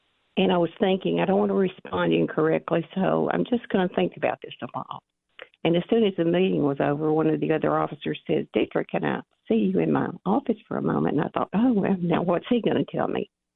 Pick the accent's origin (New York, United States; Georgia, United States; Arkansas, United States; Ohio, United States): Arkansas, United States